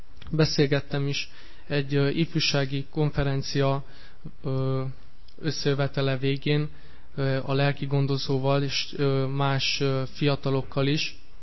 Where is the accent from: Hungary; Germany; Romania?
Romania; Lupeni, Hunedoara County; és Lupénból jöttem.